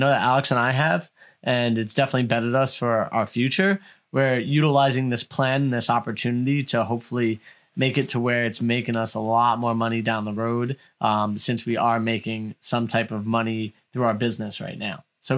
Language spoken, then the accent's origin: English; Canada; being Canadian